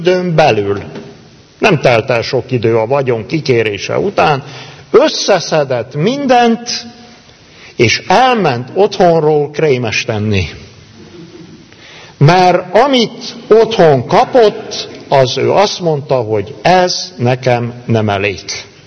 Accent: Körösfő, Cluj County, Romania; én Kalotaszegen úgy nőttem fel

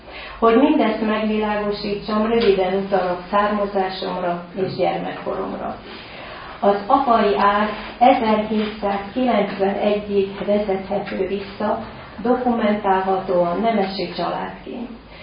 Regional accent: Váchartyán, Pest, Hungary; born there; Vácsartyánban születtem, hívő, református családba. Már a születésem is rendkívüli volt. Otthon születtem, édesapám segítségével.

